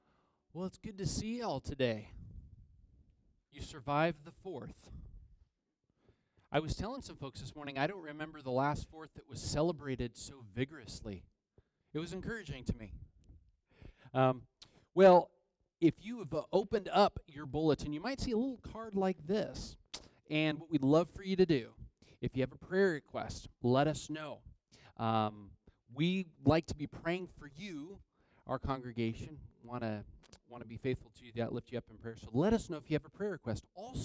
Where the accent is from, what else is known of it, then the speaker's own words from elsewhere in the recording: Linden, United States; I'm a pastor's kid. And I grew up in Linden.